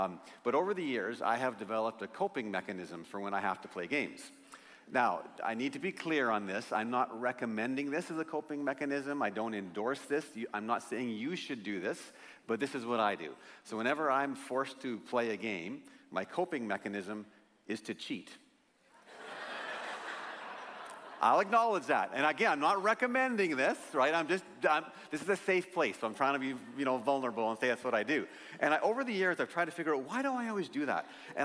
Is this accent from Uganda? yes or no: no; British Columbia, Canada; now in Abbotsford, Canada; I'm from North Central BC where, 40 below, 30 below all the time.